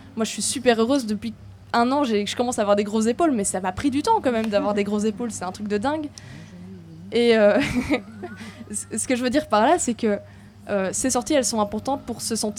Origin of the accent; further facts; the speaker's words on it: Fontainebleau, Île-de-France, France; moi je viens de Fontainebleau